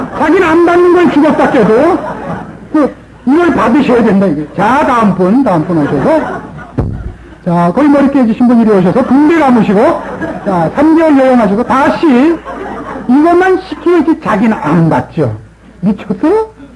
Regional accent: South Korea; 우리는 훨씬 명분론자들입니다. 한국 사람들은 우리 전체 국민의식이 완전주의자들이고

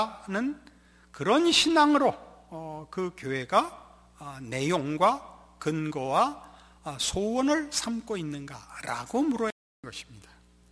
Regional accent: South Korea; 그러면 저 같으면 난 한국에서 왔다.

